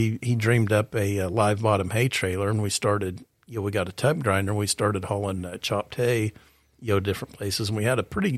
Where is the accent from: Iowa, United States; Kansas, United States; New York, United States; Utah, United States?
Kansas, United States; Protection; Anyway, I grew up in Protection, Kansas. I'm an old Protection Panther. We're that's part of the South Central School District now.